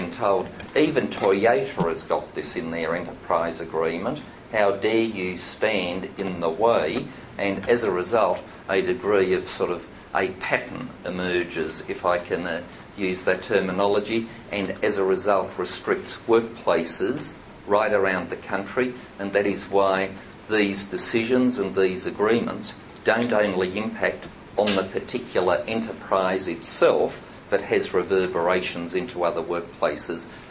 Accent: Tasmania, Australia; It was so obvious in my home state of Tasmania with the Burnie paper mill dispute

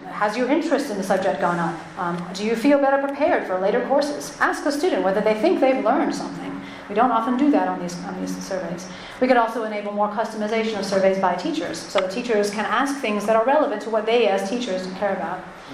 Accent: United States; I suppose as an American who went through a liberal arts system, I don't find that that suits every student.

